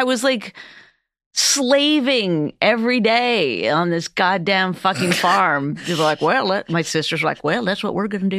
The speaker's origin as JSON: {"language": "English", "region": "Northern Canada", "country": "Canada", "tie": "born or raised there", "said": "I grew up in Northern Canada, and for a large part of my life, we didn't have running water."}